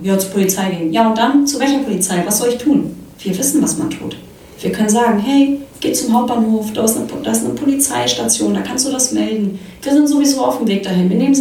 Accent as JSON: {"language": "German", "region": "North Rhine-Westphalia", "country": "Germany", "tie": "born or raised there", "said": "ich bin in Nordrhein-Westfalen groß geworden"}